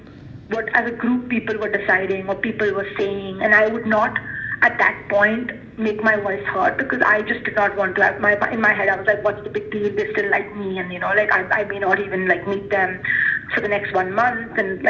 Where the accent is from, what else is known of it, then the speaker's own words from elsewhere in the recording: India; moved away; growing up in India, I come to a developed world.